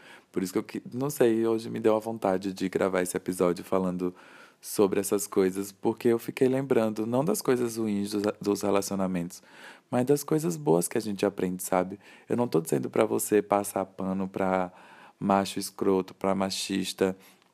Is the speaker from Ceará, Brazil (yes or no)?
no; Aracaju, Sergipe, Brazil; Eu sou de Aracaju, sou sergipano.